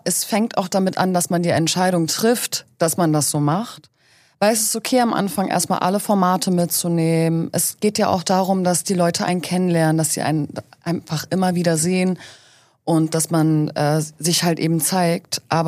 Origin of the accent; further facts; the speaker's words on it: Berlin, Germany; ich komme aus Berlin.